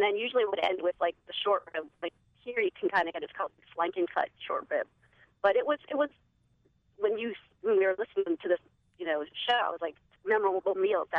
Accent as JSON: {"language": "English", "country": "Argentina", "said": "I'm from Argentina. I was born there. My mom's Argentinian."}